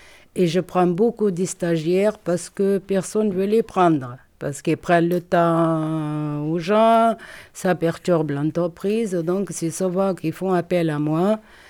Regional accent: Algeria; moved away as an adult; now in France; j'ai grandi en Algérie jusqu'à 19 ans. Après, le destin a fait que j'ai tiré en France comme une balle de tennis

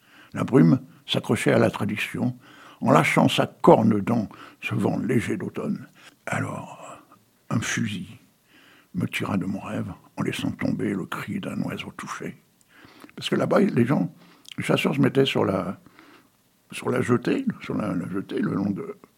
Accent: Petit-Fort-Philippe, Hauts-de-France, France; je suis issu de Petit Fort Philippe, parce que ma grand-mère avait une maison qui a été démolie pendant la guerre.

